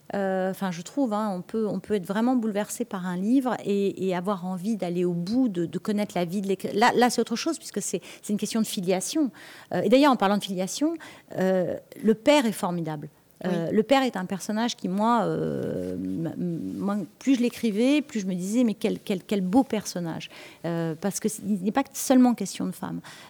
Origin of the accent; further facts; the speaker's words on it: Brittany, France; parce que je suis bretonne, donc moi une eau à 14 degrés ça me fait pas peur.